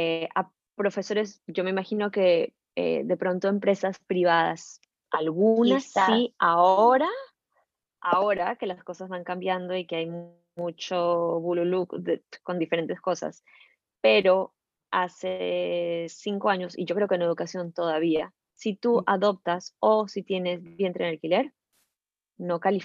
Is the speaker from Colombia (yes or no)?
no; Peru; Yo soy peruana y él era peruano también, en Miami, ¿okay?